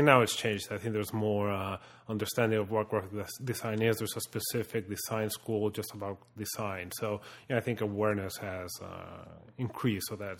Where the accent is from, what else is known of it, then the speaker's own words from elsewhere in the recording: Mexico; So I called from Mexico saying, "Hey, I'm from Mexico, but I'm a student. Can I come?"